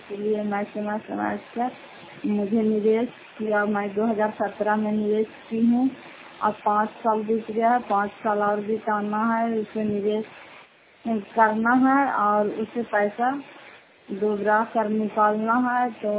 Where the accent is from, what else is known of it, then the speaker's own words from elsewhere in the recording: Bihar, India; घर पत्ते फूट पंचायत मुसौता जिला नालंदा क्रासरा ब्लॉक के निवासी हूँ।